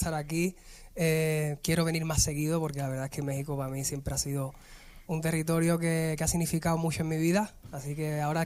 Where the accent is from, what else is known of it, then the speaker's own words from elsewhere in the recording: San Fernando, Andalusia, Spain; Nosotros venimos del mismo sitio, somos de San Fernando, Cádiz, los dos.